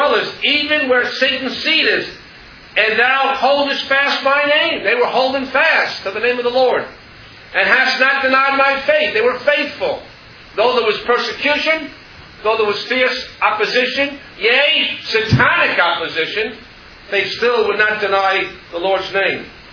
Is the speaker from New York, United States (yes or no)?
yes; New York, United States; born there; I was born here in New York. I live in New York.